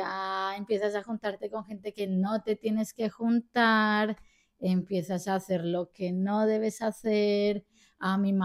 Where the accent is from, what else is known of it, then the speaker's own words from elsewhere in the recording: Colombia; born there; Bueno, pues yo nací en Colombia un bendecido 15 de abril de 1990 a las...